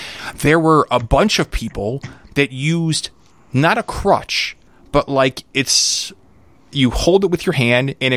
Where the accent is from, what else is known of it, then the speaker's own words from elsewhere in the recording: United States; Lastly, as an American, we automatically gravitate to certain news channels or news outlets.